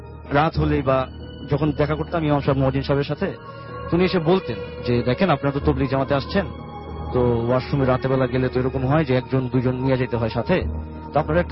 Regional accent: Dhaka, Dhaka Division, Bangladesh; মিরপুর থেকে এসেছি।

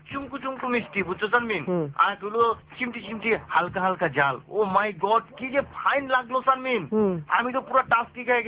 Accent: Dhaka, Dhaka Division, Bangladesh; accent: Dhakaiya; first language Dhakaiya; আমি ঢাকায় ভাষায় কথা বলবার পারি কই শুনে পারে ঢাকায় ভাষায় কথা কইতে আমার ঢাকায় ভাষা আমার মাতৃভাষা

